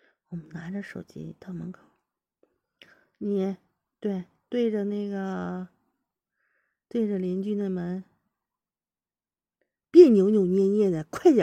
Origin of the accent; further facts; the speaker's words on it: northern China, China; 对，我们北方人，你们是哪里人啊？